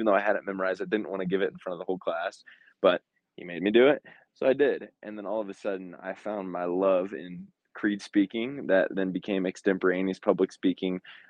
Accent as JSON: {"language": "English", "town": "Franklin", "region": "Illinois", "country": "United States", "said": "I'm from Franklin, Illinois, originally, so a little small town of 500 people, 30 minutes southwest of Springfield."}